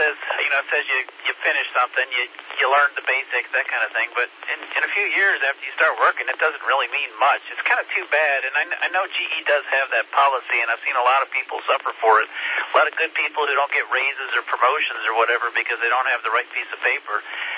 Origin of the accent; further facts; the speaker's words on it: California, United States; I'm originally from California, and don't miss that a bit.